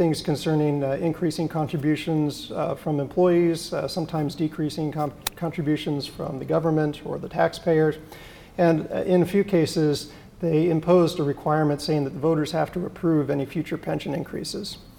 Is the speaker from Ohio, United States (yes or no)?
no; California, United States; Now, in my home state of California